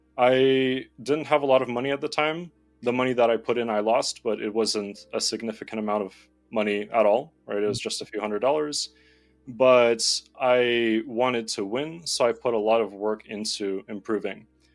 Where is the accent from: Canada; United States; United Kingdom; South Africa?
Canada; Ontario; I'm originally from Ontario, and Ontario legalized online gambling quite recently.